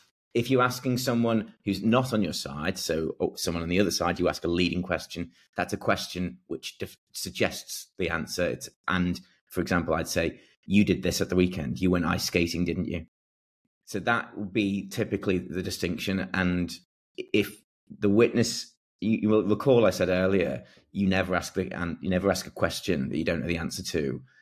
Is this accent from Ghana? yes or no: no; North West England, United Kingdom; accent: Scouse; I had a very Scouse accent at the time, which you might hear a little bit now. It's softened over time, but it was quite Scouse at the time.